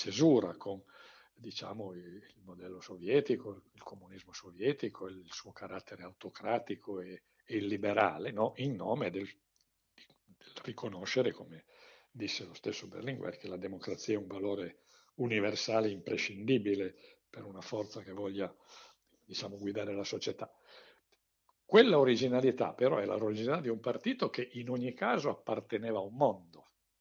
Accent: Turin, Piedmont, Italy; Io vengo da Torino, che è una città che ha conosciuto in quegli anni i licenziamenti di centinaia, centinaia, centinaia di operai e di impiegati

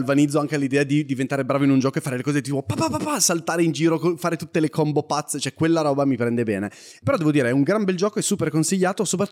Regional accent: Casale Monferrato, Piedmont, Italy; non sono di Alessandria, ma bensì di Casale, acerrimo nemico di Alessandria

